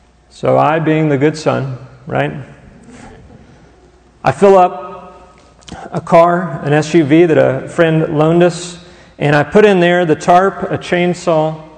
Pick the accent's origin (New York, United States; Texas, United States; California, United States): Texas, United States; Houston; I grew up in Houston, and my parents still lived in Houston, and that also is very close to the Gulf